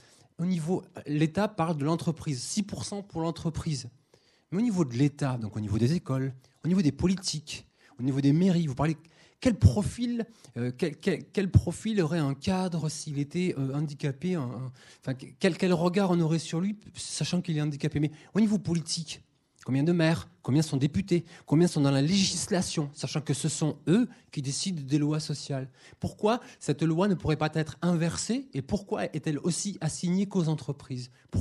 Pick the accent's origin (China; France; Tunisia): France; Nouvelle-Aquitaine; moi, je suis de Lot-et-Garonne, je suis arrivé à Limoges pour faire mes études.